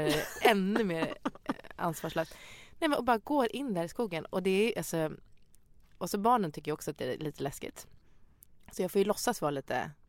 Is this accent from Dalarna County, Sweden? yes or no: no; Nyköping, Södermanland, Sweden; för jag är från Nyköping.